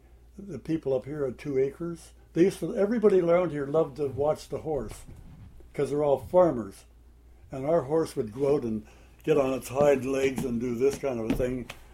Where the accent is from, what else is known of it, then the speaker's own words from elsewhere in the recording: White Rock, British Columbia, Canada; I come from White Rock.